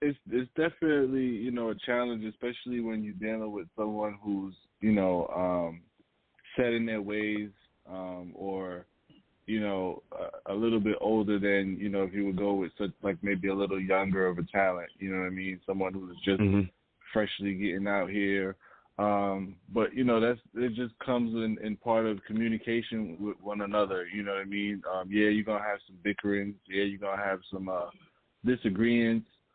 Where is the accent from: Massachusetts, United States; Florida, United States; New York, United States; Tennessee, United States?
New York, United States; You know, I'm from New York, so shout out to Queens. I heard y'all was playing a lot of Queens music before I came in, so shout out to Queens, Far Rock, my home city.